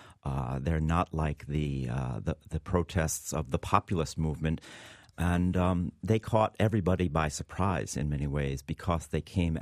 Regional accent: New York, United States; Well, I think the one story that maybe as a New Yorker, it seems more important

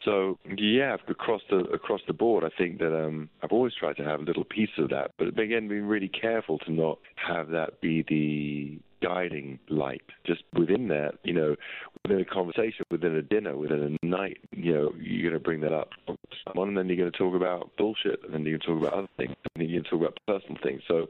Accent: London, United Kingdom; You know, growing up in where I grew up in North London

